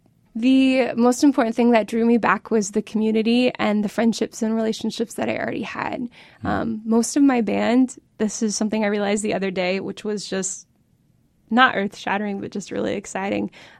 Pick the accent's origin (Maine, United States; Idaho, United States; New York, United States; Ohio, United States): Ohio, United States; Cincinnati; So I grew up playing jazz guitar, and I grew up playing in Cincinnati.